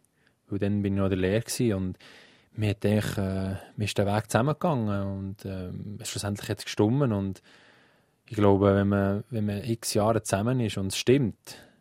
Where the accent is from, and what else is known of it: Switzerland